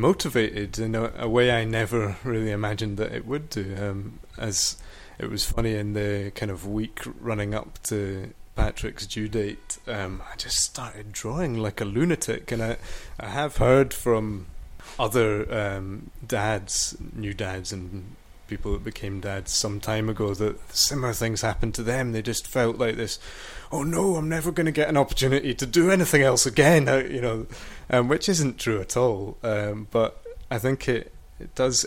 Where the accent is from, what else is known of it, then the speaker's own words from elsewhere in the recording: Edinburgh, Scotland, United Kingdom; Well, I live in Leith, and I'm from that part of town originally. I've spent the majority of my life living in the kind of northeast of Edinburgh